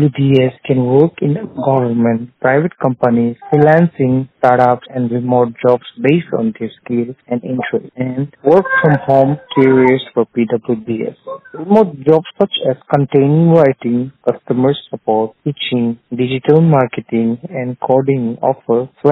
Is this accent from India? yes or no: yes; Dimapur, Nagaland, India; I am from Dimapur, Nagaland.